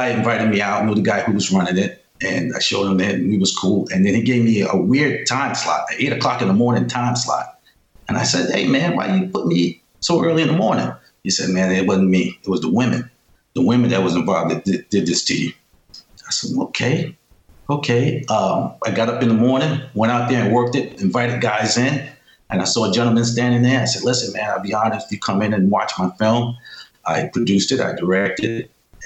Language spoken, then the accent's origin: English; New York City, New York, United States; I'm from New York City.